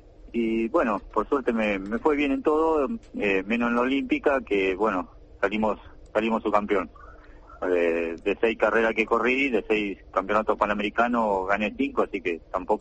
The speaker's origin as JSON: {"language": "Spanish", "town": "Tandil", "region": "Buenos Aires Province", "country": "Argentina", "tie": "born or raised there", "lives_now": "Mar del Plata, Argentina", "said": "el de Tandil, donde es mi ciudad natal, y que es donde yo actualmente represento, más allá de que yo vivo acá en Mar del Plata"}